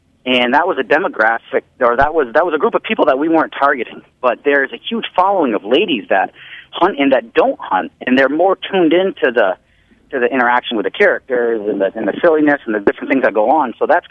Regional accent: Vermont, United States; now in New Hampshire, United States; I never thought ever growing up in Vermont and now living in southern New Hampshire that there was such a network of people that hunt

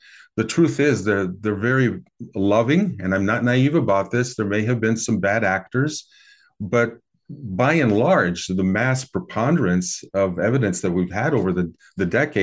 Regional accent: Midwest, United States; at least in the USA, where I grew up here in the Midwest and then in the 60s and 70s, you couldn't talk about it.

